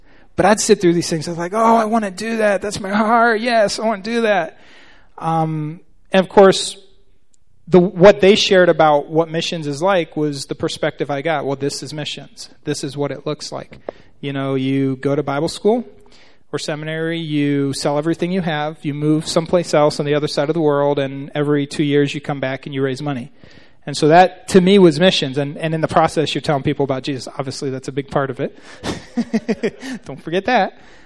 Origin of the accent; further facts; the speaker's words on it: Canton, United States; So I grew up here in Canton, went to Christian school my whole life